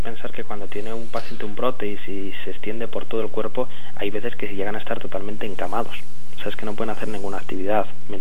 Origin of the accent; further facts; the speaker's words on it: Burgos, Castile and León, Spain; yo soy de Burgos y siempre he pensado que Burgos es una ciudad muy social